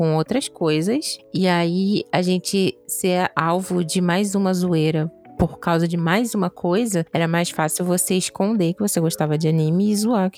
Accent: Rio de Janeiro, Brazil; eu sou do Rio, então, tipo, é uma parada que era muito difícil.

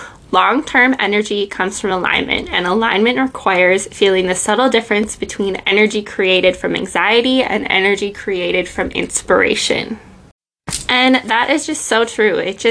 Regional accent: Minnesota, United States; It would definitely be a little winter getaway because I am from Minnesota, so if I'm gonna go on vacation, I'm trying to escape the winter and get some sunshine.

